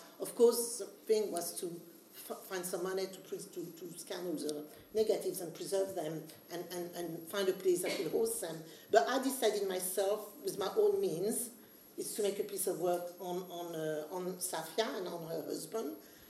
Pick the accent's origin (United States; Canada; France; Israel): France; English is a second language; Growing up in France myself, you know, I've seen a lot of photographs about the Algerian War.